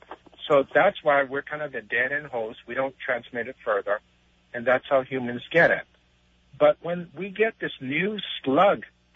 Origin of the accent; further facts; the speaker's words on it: Honolulu, Hawaii, United States; When I was growing up in Honolulu in the 1960s, I was a kid, you know, like 10 years old.